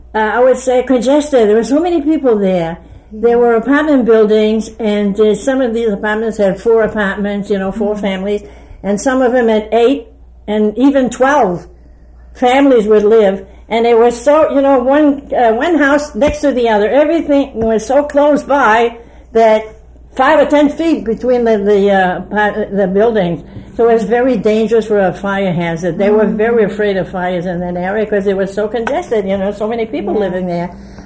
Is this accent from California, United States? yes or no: no; Lewiston, Maine, United States; I was born in Lewiston, on River Street in Lewiston.